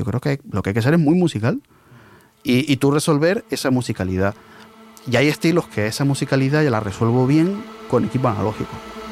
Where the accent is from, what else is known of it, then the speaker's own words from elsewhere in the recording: Canary Islands, Spain; Yo soy de Canarias, de la isla de Tenerife, y mi casa, pues joder, mi abuela cantaba